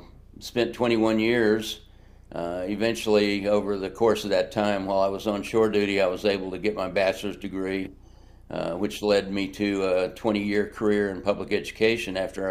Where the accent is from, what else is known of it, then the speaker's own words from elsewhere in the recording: Texas, United States; I was born and raised in Texas and didn't exactly have a stellar high school career